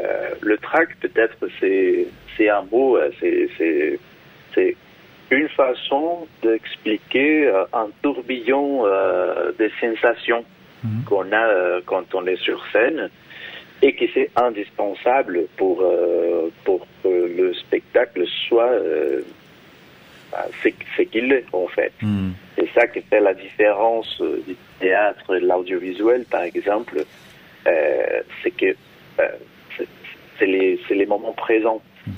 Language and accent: French; Brazil; Donc, et nous venons de Brésil, tous les deux.